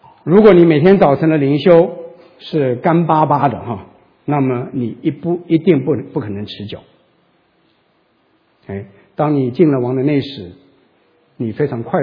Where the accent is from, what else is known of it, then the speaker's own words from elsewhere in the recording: China; 那我们中国人是说吃饭。